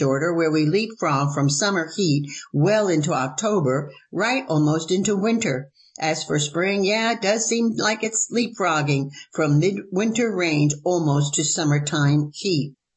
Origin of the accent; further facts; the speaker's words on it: New Hampshire, United States; I grew up on the New Hampshire seacoast.